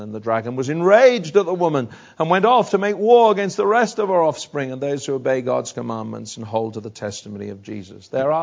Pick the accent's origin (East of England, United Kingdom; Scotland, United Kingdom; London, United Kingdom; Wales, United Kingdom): Wales, United Kingdom; Now, being a Welshman, not an Englishman, it kind of passed me